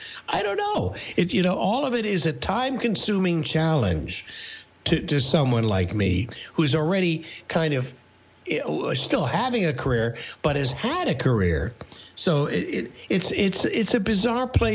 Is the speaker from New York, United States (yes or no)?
yes; New York, United States; Yeah, my life growing up in New York and my adventures with my dad and mom